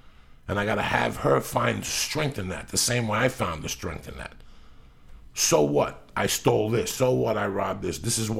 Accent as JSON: {"language": "English", "country": "Cuba", "moved": "yes", "lives_now": "New York, United States", "said": "So, when I came from Cuba, I hung out with the brothers. They were the first friends I had in 125th Street in Harlem."}